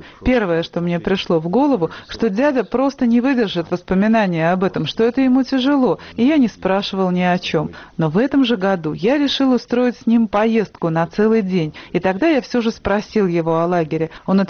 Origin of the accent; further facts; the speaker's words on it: Wuppertal, North Rhine-Westphalia, Germany; сделал карьеру в моем родном городе Вупертале. То есть уже гораздо позже я понял, вот оно что, значит, мой город был весь заражен нацизмом.